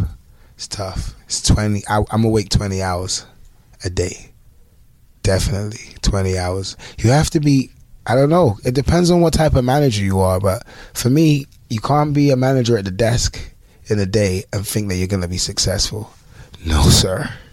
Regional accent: London, United Kingdom; moved away; also born or lived in New York, United States; So, I moved from London in 2008 to New York. Then I was in New York for about 5 years.

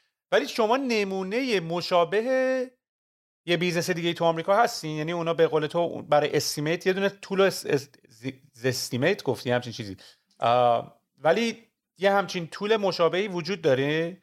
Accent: Iran; now in Canada; ما پاشدیم کوبیدیم از ایران زدیم بیرون اومدیم کانادا

